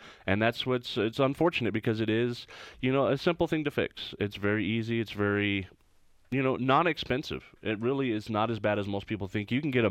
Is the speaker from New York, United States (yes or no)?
no; Artesia, New Mexico, United States; I'm from Artesia.